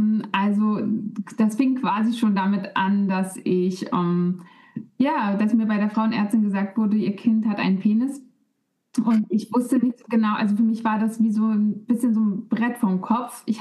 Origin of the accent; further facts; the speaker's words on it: East Germany, Germany; Ich bin selber noch in der DDR geboren quasi und ostsozialisiert, also gerade so noch, ne? Man sagt Wendekind für meinen Jahrgang 90er und bin aber eben noch ostsozialisiert. Meine ganze Familie ist aus dem Osten.